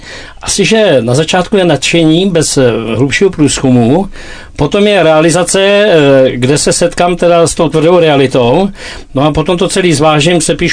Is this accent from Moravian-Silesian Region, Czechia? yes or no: no; Plzeň, Plzeň Region, Czechia; Já jsem z západní Čech, já jsem z Plzně.